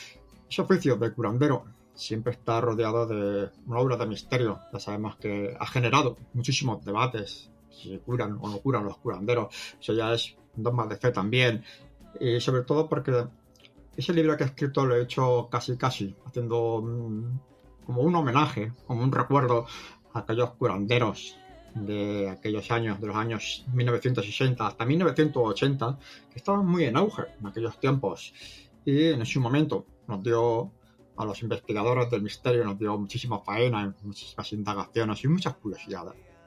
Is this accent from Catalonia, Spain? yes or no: no; Valencia, Valencian Community, Spain; especialmente en mi zona, ya que soy de Valencia, he consultado en algunas localidades de aquí